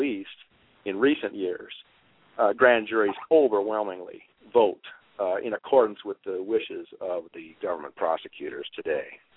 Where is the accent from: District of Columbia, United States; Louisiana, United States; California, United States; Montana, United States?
Montana, United States; Montana is one of them, my home state